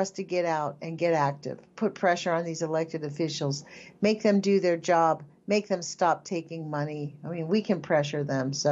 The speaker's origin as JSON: {"language": "English", "country": "United States", "said": "I have to say, as an American, it hurts to realize that we have a government built up"}